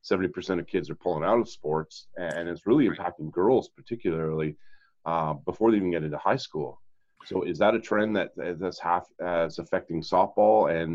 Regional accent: Montreal, Quebec, Canada; when I grew up in Montreal, that we had outdoor rinks.

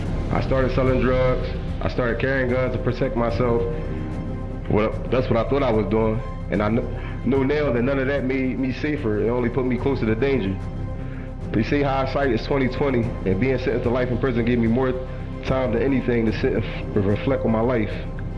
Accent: Philadelphia, Pennsylvania, United States; I was born and raised in Philadelphia, North Philly. And anybody knows me, I'm Philly through and through.

